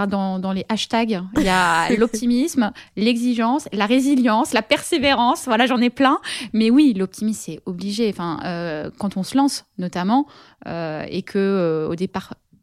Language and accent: French; Paris, Île-de-France, France; Même si je suis parisienne, moi j'aime beaucoup la montagne